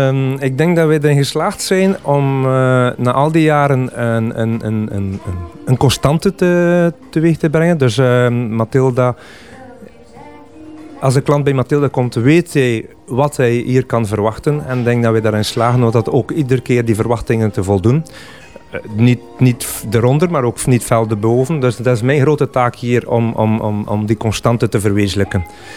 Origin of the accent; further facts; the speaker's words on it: Ruddervoorde, West Flanders, Belgium; now in Ostend, Belgium; Ik kom van Ruddervoorde, dat is een klein dorp in West-Vlaanderen. En ik ben zo'n 33 jaar geleden hier in Oostende aangespoeld.